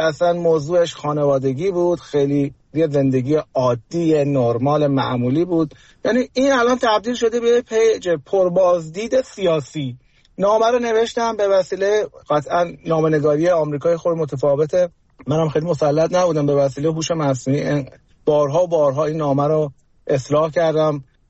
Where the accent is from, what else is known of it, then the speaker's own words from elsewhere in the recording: Iran; ما توی ایران بزرگ شدیم، از اون زمانی که من به دنیا اومدم خب انقلاب شده بود